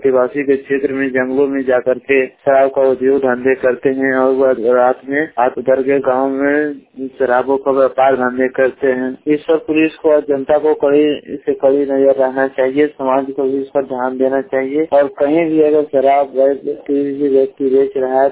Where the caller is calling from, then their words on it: Rajauli, Bihar, India; हमारे गांव में रजौली थाना रजौली पोस्ट रजौली जिला नवादा से बोल रहा हूँ।